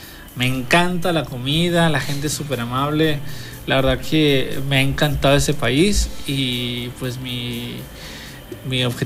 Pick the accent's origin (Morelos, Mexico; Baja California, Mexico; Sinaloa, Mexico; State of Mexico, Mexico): Sinaloa, Mexico; Soy de Sinaloa.